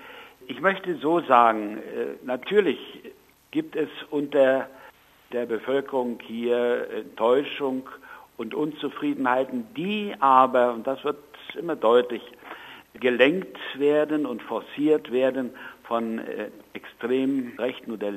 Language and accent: German; East Germany, Germany; wobei gerade bei uns im Osten die Arbeitslosigkeit immens hoch ist